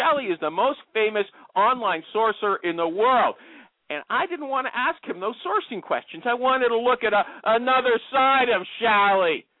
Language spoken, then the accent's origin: English; Canada; I'm Canadian. I'm a different religion than you guys.